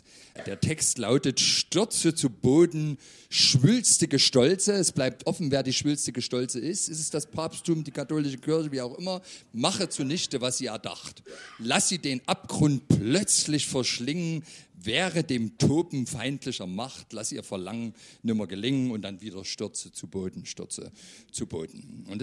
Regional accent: Leipzig, Saxony, Germany; Ich selber bin Leipziger

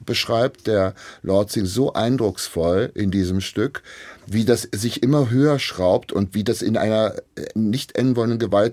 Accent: West Germany, Germany; also ich bin ja Wessi

